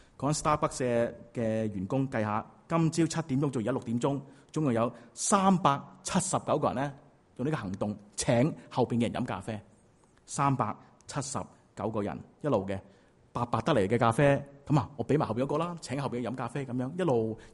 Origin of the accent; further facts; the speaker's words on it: China; 我都系中国人咧，好蒙福